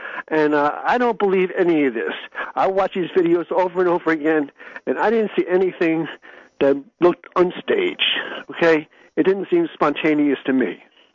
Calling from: New Jersey, United States; from New Jersey.

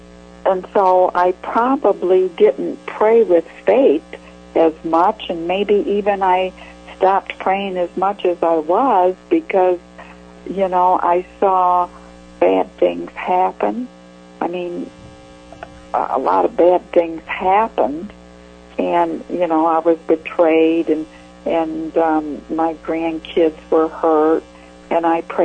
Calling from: Michigan, United States; Well, I'm calling from Michigan

